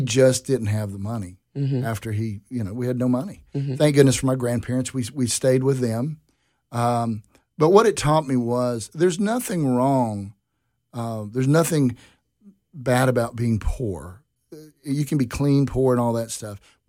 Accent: Hendersonville, North Carolina, United States; also born or lived in Houston; I grew up, I was born in Houston, and then moved back to Hendersonville, North Carolina, near Asheville.

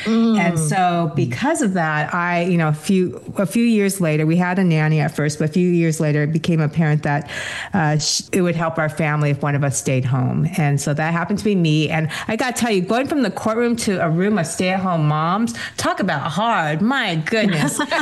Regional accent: Seattle, Washington, United States; also born or lived in South Korea; But so I'm from Washington, but I was born in South Korea, and I was orphaned.

